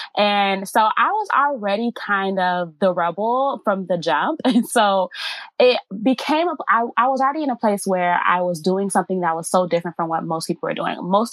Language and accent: English; United States; one thing about me is that I'm Nigerian American.